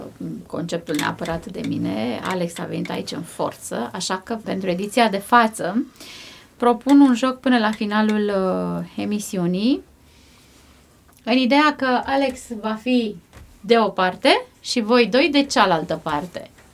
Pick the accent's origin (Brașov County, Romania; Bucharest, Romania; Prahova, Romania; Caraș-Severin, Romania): Bucharest, Romania; eram din București